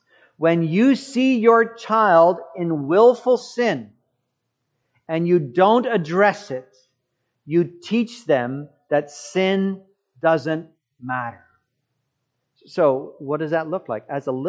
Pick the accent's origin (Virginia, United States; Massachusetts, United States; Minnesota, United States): Massachusetts, United States; When I was a young child growing up in Massachusetts, I still remember this child's name